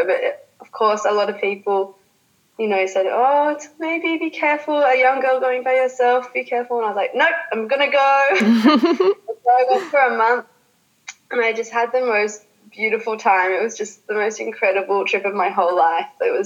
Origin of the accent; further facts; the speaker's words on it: Australia; growing up in Australia, I have had to experience loss both in my Australian community and in my Iranian community